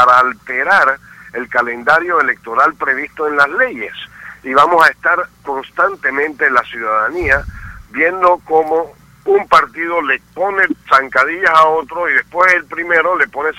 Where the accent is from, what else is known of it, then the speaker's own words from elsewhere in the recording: Panama; en el primer debate como ciudadano panameño interesado en los asuntos democráticos de nuestra nación.